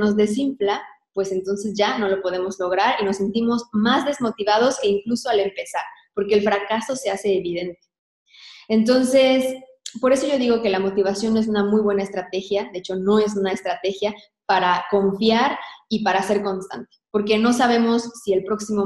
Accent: Mexico; soy nutricionista, estudié nutrición, soy mexicana.

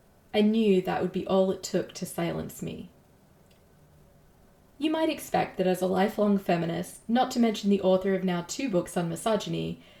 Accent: Melbourne, Victoria, Australia; moved away as an adult; now in Boston, United States; I even know what I weighed on the day I arrived in Boston, fresh off the plane from my hometown of Melbourne, Australia, to begin graduate school in philosophy nearly 20 years ago.

